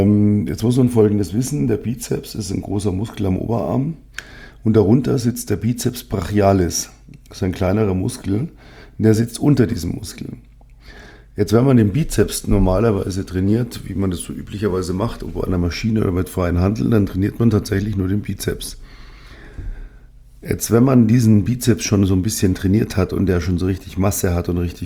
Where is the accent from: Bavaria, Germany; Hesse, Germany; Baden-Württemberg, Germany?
Bavaria, Germany; so ein richtiges Viech, wie man bei uns in Bayern sagt